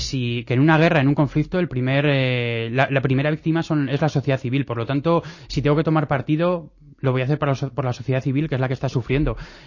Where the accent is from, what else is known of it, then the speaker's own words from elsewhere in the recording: Burgos, Castile and León, Spain; yo soy de Burgos, en el norte de España, pero si me dejas una anécdota muy breve, una temporada que estuve viviendo en Estados Unidos